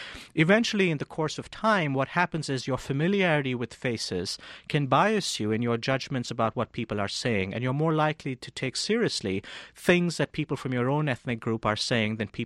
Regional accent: India; So, for example, I grew up in India

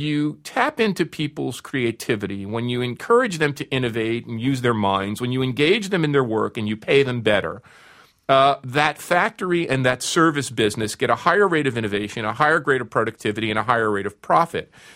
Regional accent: United States; You know, I'm an American. It's the 1980s.

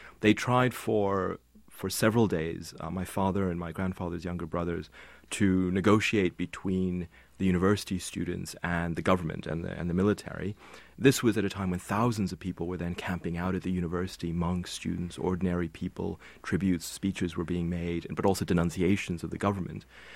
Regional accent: Riverdale, New York, United States; also born or lived in Burma; it was as much growing up in Burma as it was growing up in New York.

